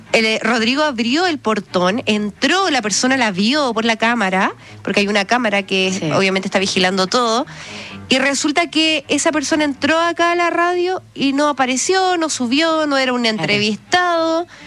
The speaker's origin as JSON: {"language": "Spanish", "town": "Pucón", "region": "Araucanía", "country": "Chile", "said": "viví mucho tiempo en la Araucanía. Mi familia es del sur, yo soy de Pucón."}